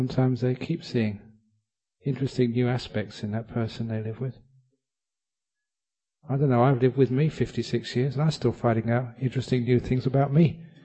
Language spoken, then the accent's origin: English; England, United Kingdom; born there; I am a monk. I was born in England. I'm 56 and a bit years old.